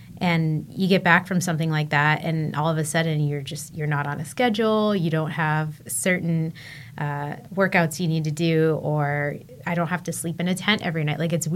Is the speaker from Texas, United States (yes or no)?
no; San Diego, California, United States; So to be totally honest, I grew up in San Diego. I was a beach kid. I never went to the mountains.